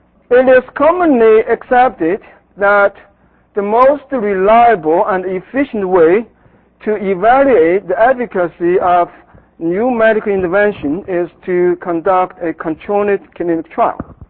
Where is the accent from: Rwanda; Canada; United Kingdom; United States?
Canada; So being the Canadian in this workshop, I may take a little bit of a more conservative approach.